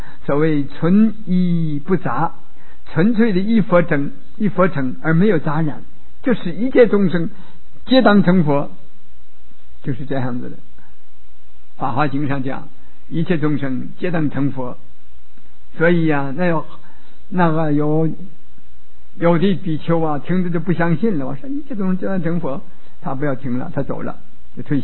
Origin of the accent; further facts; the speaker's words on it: China; 我们中国人就主张六方的